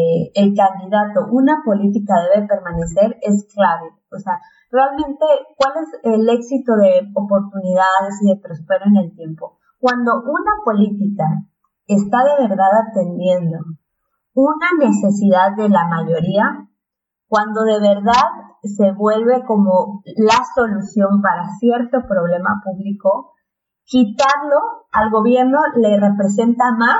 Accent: Tabasco, Mexico; venimos del mismo estado, somos tabasqueñas

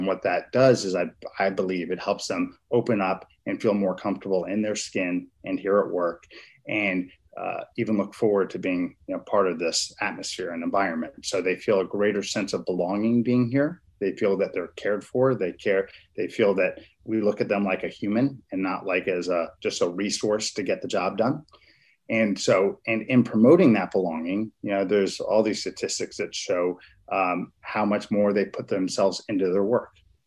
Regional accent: Miami, Florida, United States; I grew up in Miami. And so I remember what Miami was kind of as a child.

